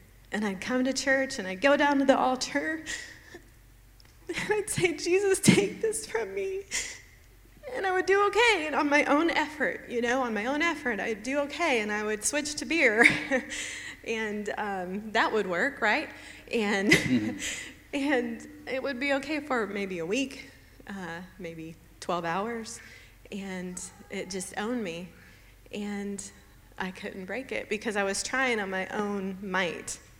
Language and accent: English; Columbus, Ohio, United States; I'm from Columbus, Ohio, and I'm Bobby's little sister.